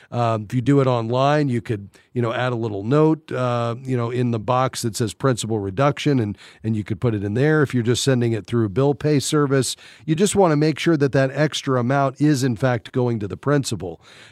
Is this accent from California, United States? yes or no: no; Fort Lauderdale, Florida, United States; Let's head to my hometown, Fort Lauderdale, Florida.